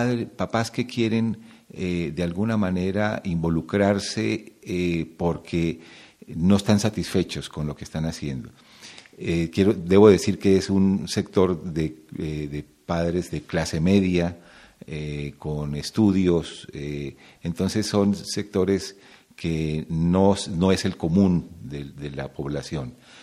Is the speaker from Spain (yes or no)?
no; Colombia; now in Cuernavaca, Mexico; soy colombiano-mexicano. Llevo ya 30 años en México y vivo en Cuernavaca.